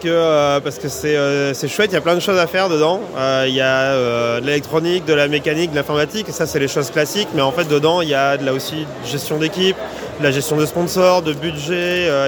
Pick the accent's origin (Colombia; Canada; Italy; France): France; Amiens, Hauts-de-France; Alors moi je viens d'Amiens, globalement du nord de la France.